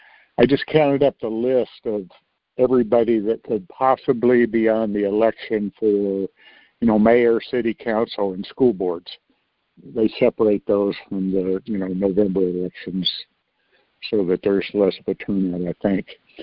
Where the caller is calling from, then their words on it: Texas, United States; Okay, I'm in Texas.